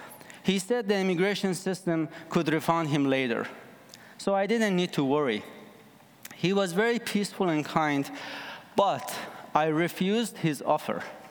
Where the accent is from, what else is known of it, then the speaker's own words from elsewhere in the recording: Iran; moved away as an adult; now in Canada; I grew up in Iran, and after high school, I served in the military, then spent 4 years earning $2 a day in a fabric shop.